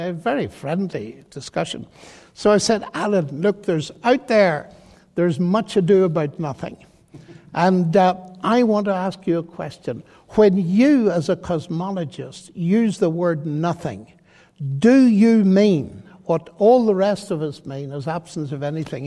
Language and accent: English; Ireland; and I'm Irish.